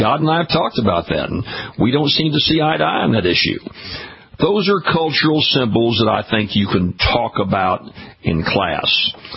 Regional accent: Louisiana, United States; It happens down in my home state of Louisiana.

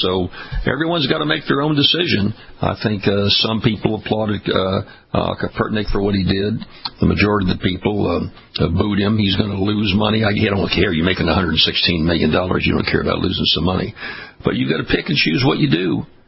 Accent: Baton Rouge, Louisiana, United States; When you cross the bridge into my hometown of Baton Rouge, Louisiana, one lane.

